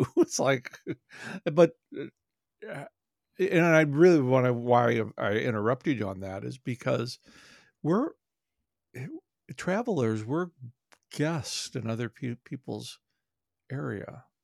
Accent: St. Louis, Missouri, United States; I've been aware of that for years growing up in St. Louis

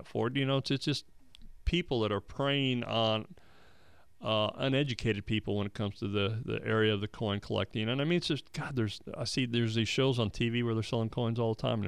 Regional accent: Texas, United States; I was in the Navy for 20 years, so I moved around a lot. And I'm from Texas, and I talk a lot about Texas. I go to Texas a lot.

